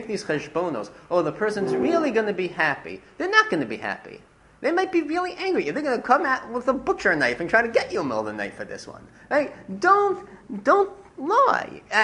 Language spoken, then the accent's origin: English; Lawrence, New York, United States; For example, when I was dating, I grew up in the Five Towns. I never wanted to date any girl from any of the Five Towns, even Inwood.